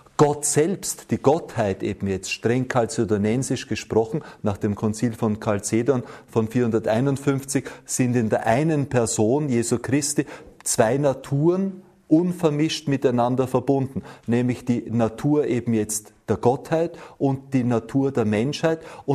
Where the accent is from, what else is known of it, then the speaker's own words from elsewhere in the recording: Austria; Bei uns in Österreich und ich glaube auch im bayerischen Raum gibt es diesen Brauch des heiligen Grabes